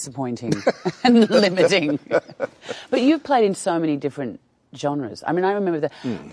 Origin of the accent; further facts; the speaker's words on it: Australia; I mean, being Australian, there's very few characters.